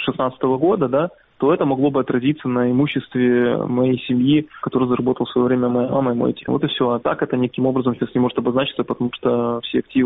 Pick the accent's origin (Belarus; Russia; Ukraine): Ukraine; Crimea; пока я не попробую въехать на свою малую родину, откуда я родом, территорию Крыма.